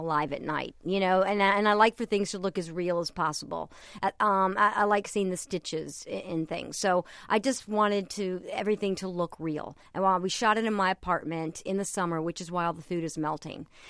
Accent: the South, United States; I grew up in the South, and I remember going to funerals

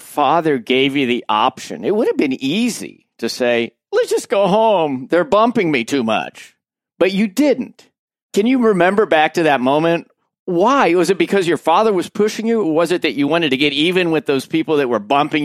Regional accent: Indianapolis, Indiana, United States; I'm from Indianapolis.

